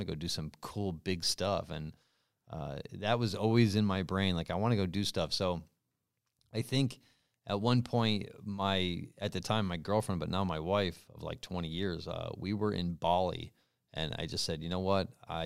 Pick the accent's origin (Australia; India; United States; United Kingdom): United States; New York; I'm from New York. Yeah.